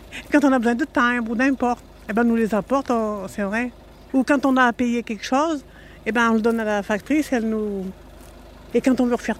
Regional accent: Saint-Rambert, Auvergne-Rhône-Alpes, France; je ne suis pas d'ici. Moi, je suis de la Loire. Je suis du côté de Saint-Rambert. Et moi, vous voyez, je me suis mariée et j'ai resté en Auvergne. On avait habité Saint-Bonnet

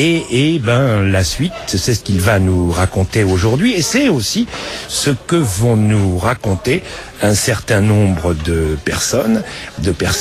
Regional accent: Paris, Île-de-France, France; quand on est parisien comme moi

